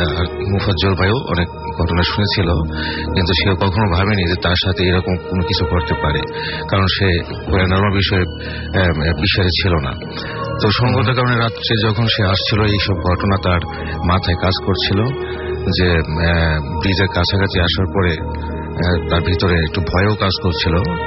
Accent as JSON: {"language": "Bangla", "town": "Mymensingh", "region": "Mymensingh Division", "country": "Bangladesh", "said": "আমি ময়মনসিংহ থেকে আসছি"}